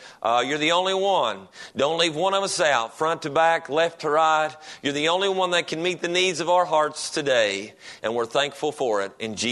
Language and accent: English; Kentucky, United States; the closer I got to here, the more it was looking like home, because I'm from Kentucky, and so I was swerving around them curves, and it felt good, and up and down hills